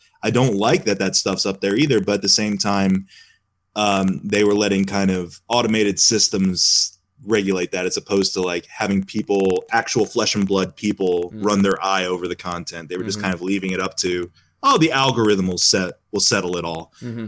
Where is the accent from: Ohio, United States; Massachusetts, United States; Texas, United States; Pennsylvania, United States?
Ohio, United States; I am from Ohio